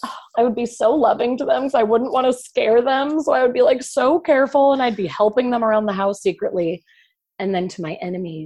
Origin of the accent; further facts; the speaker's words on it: Illinois, United States; I'll be relaxed in Illinois, like my hometown.